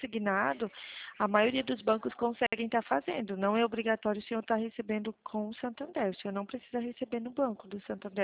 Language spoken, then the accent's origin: Portuguese; Mato Grosso, Brazil; Não, sou do estado do Mato Grosso. Eu, assim, eu estou falando do Mato Grosso do Sul, Dourados.